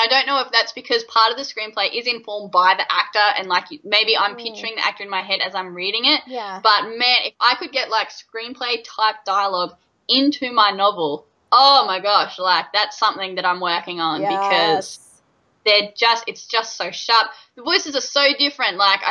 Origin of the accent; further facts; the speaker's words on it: Australia; that's part of the struggle with being an Australian writer is often my characters, I'm trying to crack the American market